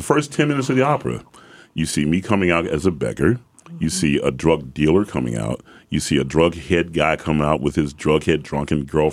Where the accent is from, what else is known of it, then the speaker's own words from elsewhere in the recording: the South, United States; I'm a big black man, bald head. I'm from the South. I have a very deep voice.